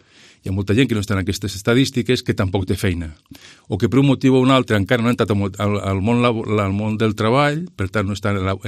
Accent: Lleida, Catalonia, Spain; soc de Lleida

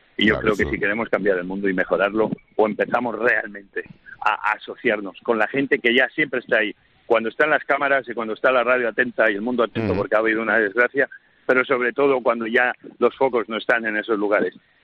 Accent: United States; Spanish is a second language

